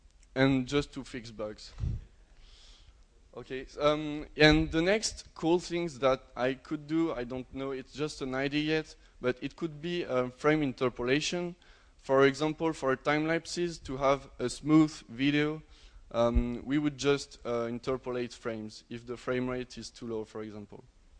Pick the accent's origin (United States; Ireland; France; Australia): France; English is a second language; So basically, I'm another one from the French conspiracy in PTV.